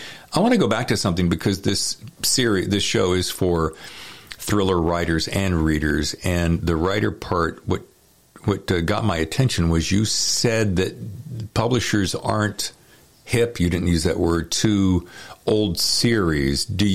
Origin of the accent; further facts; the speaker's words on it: the South, United States; I'm from the South, so whenever I hear Georgia, I always have to say it